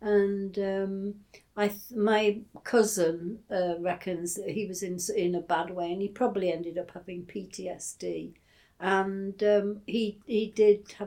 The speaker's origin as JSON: {"language": "English", "town": "Rhyl", "region": "Wales", "country": "United Kingdom", "tie": "born or raised there", "also_born_or_lived": "Liverpool, England", "said": "Yes, I was born in Liverpool, although my parents lived in Rhyl."}